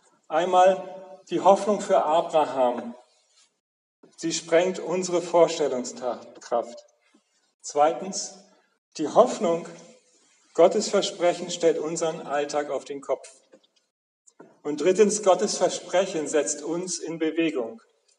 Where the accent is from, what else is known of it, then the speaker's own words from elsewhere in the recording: Northern Germany, Germany; So wie ich mich manchmal fühle als Norddeutscher in der Pfalz.